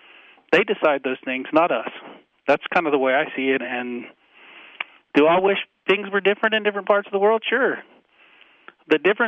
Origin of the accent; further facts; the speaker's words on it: United States; I mean, I grew up in America